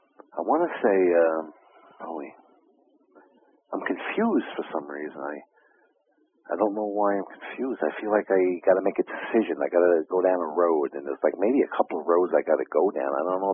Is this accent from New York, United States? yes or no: yes; Brooklyn, New York, United States; born there; Well, I was born in Brooklyn, so.